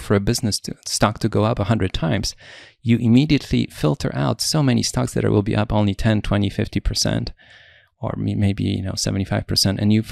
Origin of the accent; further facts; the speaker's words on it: Poland; also born or lived in Europe; I grew up in Poland and I lived in Europe, so I'm very comfortable looking at European stocks.